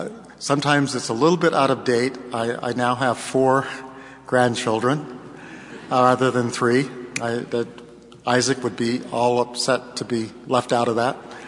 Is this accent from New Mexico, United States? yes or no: yes; New Mexico, United States; I grew up in New Mexico, so I'm used to the desert and its wonderful pleasures.